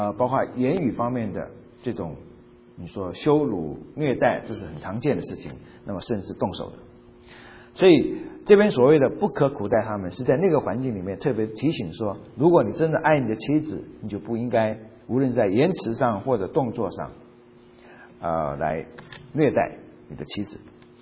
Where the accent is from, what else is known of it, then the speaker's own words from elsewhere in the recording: China; now in United States; 我们从中国来的人，如果你刚到美国时间不长的话